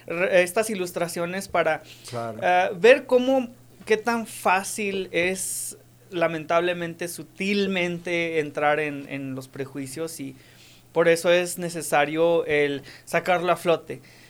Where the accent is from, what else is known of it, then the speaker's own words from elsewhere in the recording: Mexico; en México, lo digo como mexicano